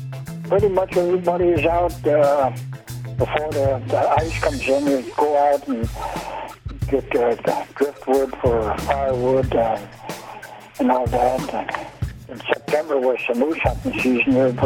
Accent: Ruby, Alaska, United States; I'm from Ruby. Ruby is about 200 miles west of Fairbanks, mm-hmm. on the Yukon.

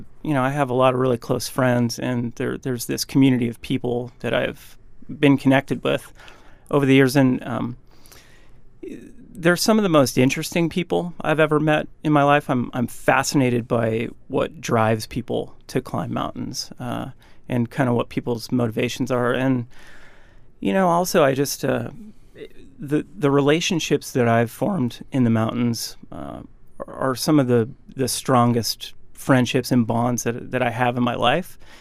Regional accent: Alaska, United States; I grew up in Alaska.

